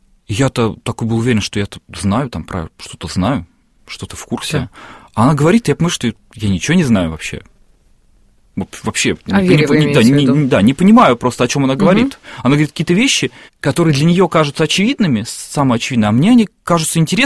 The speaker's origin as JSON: {"language": "Russian", "country": "Russia", "tie": "born there", "said": "я же родился в России, я же родился тут"}